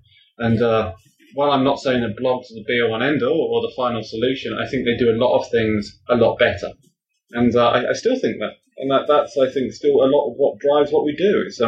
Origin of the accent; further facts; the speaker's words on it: England, United Kingdom; I mean, I'm from England originally